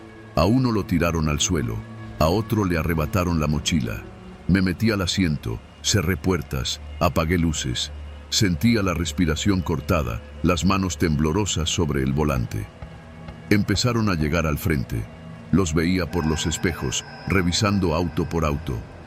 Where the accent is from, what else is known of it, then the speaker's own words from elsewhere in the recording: León, Guanajuato, Mexico; tengo 49 años, soy originario de León y llevo casi 30 en la carretera.